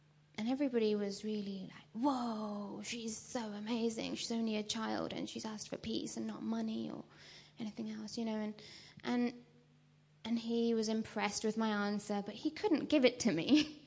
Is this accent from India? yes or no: yes; India; I grew up in India and in a Hindu family.